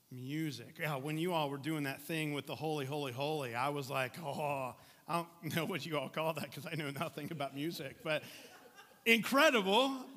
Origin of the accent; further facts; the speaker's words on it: Indiana, United States; I grew up in Indiana, so... my father right over there, my sister right over there